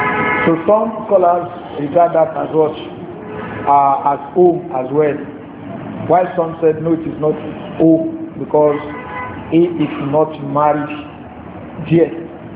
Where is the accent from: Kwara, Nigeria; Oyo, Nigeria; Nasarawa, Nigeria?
Kwara, Nigeria; now in Lagos, Nigeria; I will bring Kosuru in Lagos because I am from Kwara State.